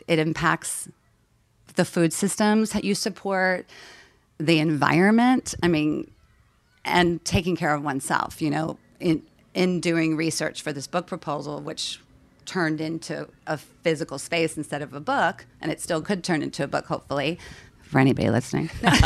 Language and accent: English; Virginia, United States; Yeah, I'm from Virginia, kind of. My dad was in the military. We lived a bunch of places.